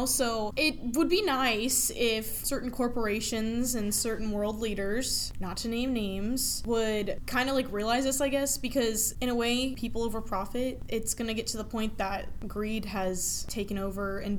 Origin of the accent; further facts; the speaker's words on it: South Carolina, United States; I grew up in South Carolina, so I've never, like, seen that much snow.